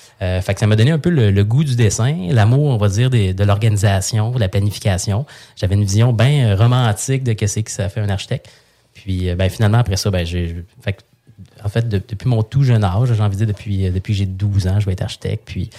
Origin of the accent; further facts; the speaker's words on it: Saint-Hyacinthe, Quebec, Canada; je viens de Saint-Hyacinthe, je viens d'une famille... J'ai envie de dire pas d'agriculteur, mais tu sais, Saint-Hyacinthe, c'est très agricole.